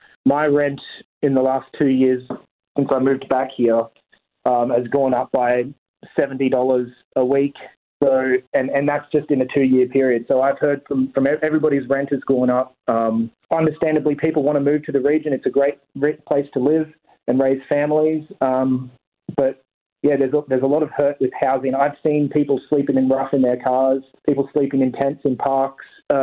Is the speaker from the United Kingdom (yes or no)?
no; Toowoomba, Queensland, Australia; born there; My connections to the region, I was born in Toowoomba. … have been in the region for a long time. My great-grandmother came over on the boat from Denmark.